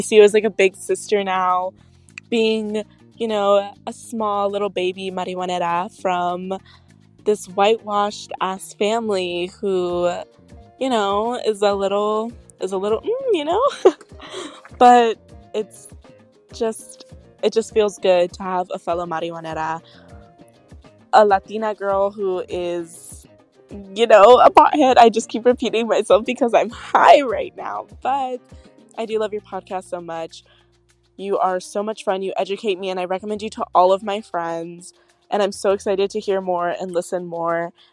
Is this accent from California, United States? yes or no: no; Texas, United States; I'm from Texas.